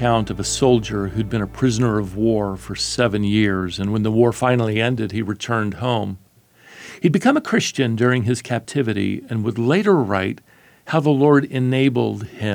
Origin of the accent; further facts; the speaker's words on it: Norfolk, Virginia, United States; I decided to travel over to my childhood home where I, along with my three brothers, had been raised by our missionary parents. So I drove over to Red Brook Road in Norfolk, Virginia.